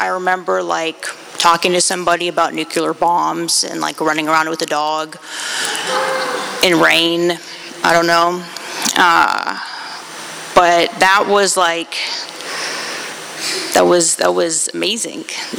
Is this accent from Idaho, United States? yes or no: no; Land O'Lakes, Florida, United States; My parents are from Poland, and I was born in Florida, in Land O'Lakes, Florida, Pasco County.